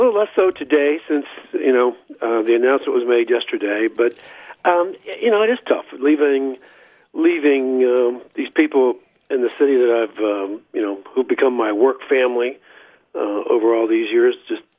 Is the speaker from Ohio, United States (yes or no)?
yes; Dayton, Ohio, United States; I'm from Dayton originally, and mm-hmm. this is about an hour away